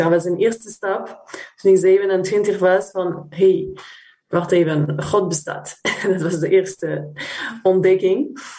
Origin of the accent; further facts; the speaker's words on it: France; Dutch is a second language; Ja, ik kom uit Frankrijk. … Ik ben 47.